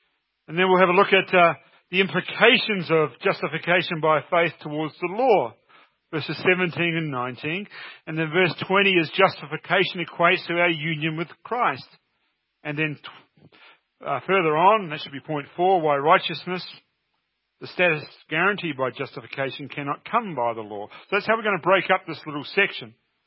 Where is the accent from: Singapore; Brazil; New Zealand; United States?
New Zealand; You can have fellowship with me, a New Zealander.